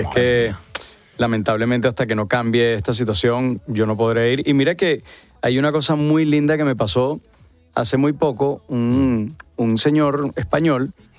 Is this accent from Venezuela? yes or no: yes; Venezuela; yo soy venezolano, soy rubio porque mis padres son españoles, pero soy venezolano